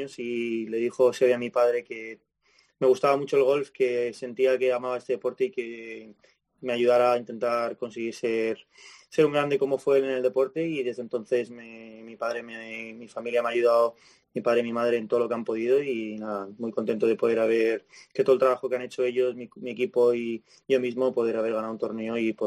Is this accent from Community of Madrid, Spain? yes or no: yes; Community of Madrid, Spain; moved away as an adult; now in United States; súper contento toda la vida ahí en los colegios y la verdad que nada, me puedo quejar. Y luego ya con 18 años partí a Estados Unidos